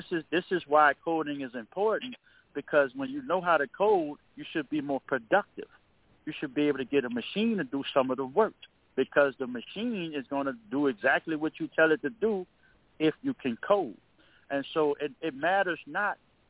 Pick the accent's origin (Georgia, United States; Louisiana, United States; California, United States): Louisiana, United States; New Orleans; because I'm from New Orleans. New Orleans is a food city